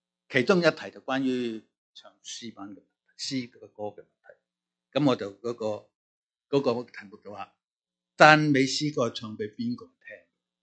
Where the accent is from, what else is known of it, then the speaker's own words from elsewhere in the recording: China; 其实当时我哋从大陆嚟嘅好多啲学生啊、学者啊